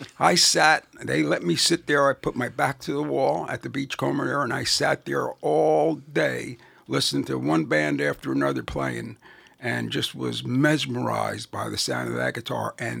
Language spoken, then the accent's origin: English; Newark, New Jersey, United States; also born or lived in Bloomfield; I grew up, started in Newark. Okay. I lived there till I was 13 years old. Then I moved to Bloomfield.